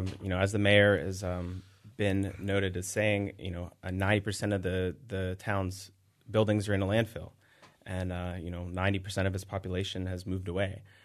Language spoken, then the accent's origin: English; McKees Rocks, Pennsylvania, United States; I grew up in McKees Rocks, which is a neighborhood that also has seen better days